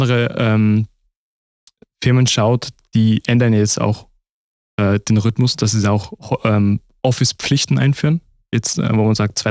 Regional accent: Switzerland; wir können es als Schweizer Arbeitskollegen ja auch ein bisschen mit Deutschland vergleichen

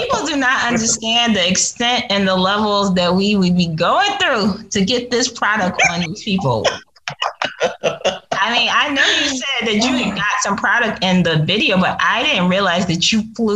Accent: East Coast, United States; also born or lived in Berkeley; I grew up most of my life on the East Coast, but I was born in the Bay Area and Berkeley.

